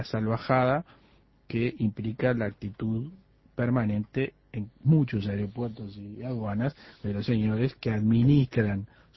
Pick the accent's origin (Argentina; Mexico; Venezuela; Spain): Spain; now in Uruguay; que yo, como español lo digo, aclaro